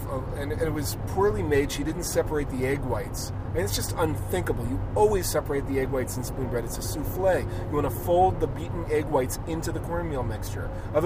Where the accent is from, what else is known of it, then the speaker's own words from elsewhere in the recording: New York, United States; I came from New York.